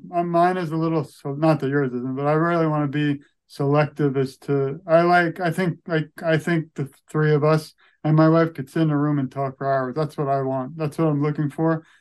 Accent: Brooklyn, New York, United States; I grew up in Brooklyn, New York.

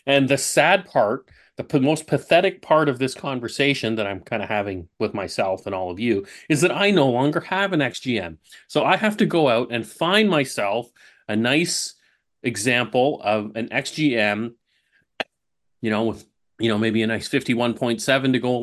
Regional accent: Brampton, Ontario, Canada; I grew up in Brampton before Brampton was what we know of Brampton today.

